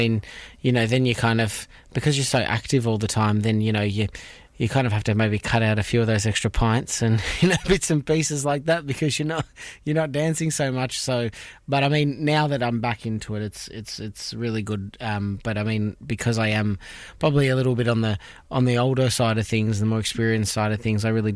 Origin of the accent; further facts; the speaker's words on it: Melbourne, Victoria, Australia; I am an Irish dancer. I grew up in Melbourne, Australia